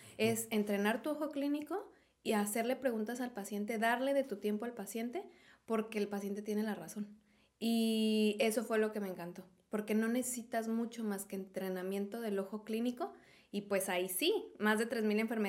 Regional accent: Irapuato, Guanajuato, Mexico; Yo soy de Irapuato, Guanajuato, y pues me quería más playa, la verdad.

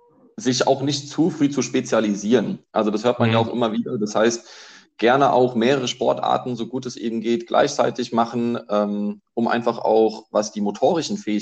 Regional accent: Babenhausen, Hesse, Germany; now in Dieburg, Germany; Richtig, ich bin noch in Dieburg wohnhaft, werde allerdings bald auch nach Babenhausen wieder zurückziehen, in meine Geburtsstadt mehr oder weniger, also da, wo ich groß geworden bin.

